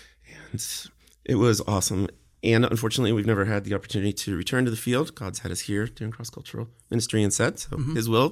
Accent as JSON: {"language": "English", "region": "Pennsylvania", "country": "United States", "tie": "born or raised there", "said": "I grew up in Pennsylvania, an unbeliever, PCUSA church."}